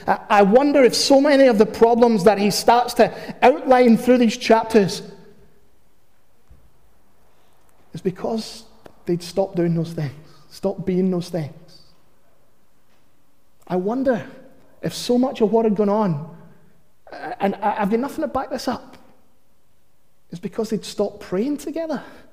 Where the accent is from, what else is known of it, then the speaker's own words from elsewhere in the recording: Glasgow, Scotland, United Kingdom; I'm of God. Not that I'm Glaswegian, Scottish, or a pastor.